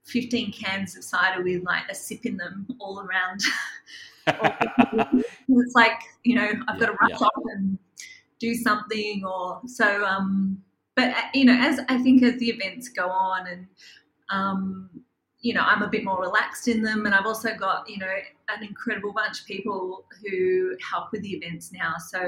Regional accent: Frankston, Victoria, Australia; I didn't grow up in regional Victoria. I grew up in Frankston, actually.

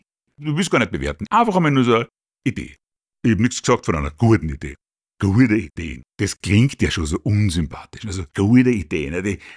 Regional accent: Austria; Bei uns in Österreich setzt sich das nicht durch.

